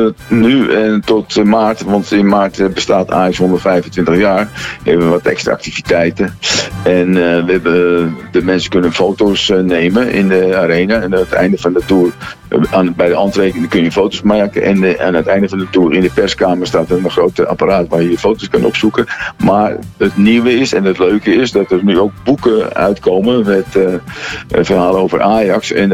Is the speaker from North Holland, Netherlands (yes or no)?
yes; Amsterdam, North Holland, Netherlands; born there; was 18 toen wij naar de Oudekerk verhuisden, omdat toen de Bijlmermeer werd ontgonnen en bebouwd. En de plek van de arena was ongeveer de plek waar ik geboren ben.